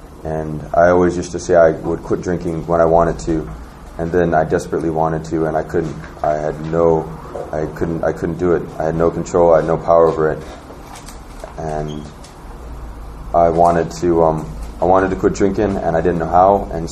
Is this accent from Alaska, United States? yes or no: yes; Anchorage, Alaska, United States; I'm from Anchorage, Alaska.